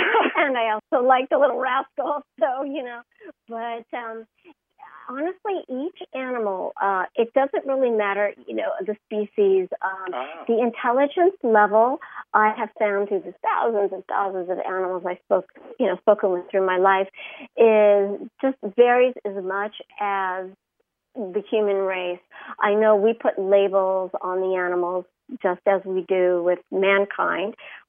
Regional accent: Hollywood, California, United States; growing up in Hollywood, there really isn't that many areas to collect

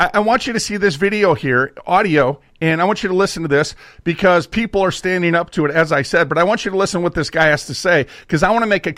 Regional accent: Minneapolis, Minnesota, United States; I'm from North Minneapolis. That was one of the areas that I lived for a long time as a kid.

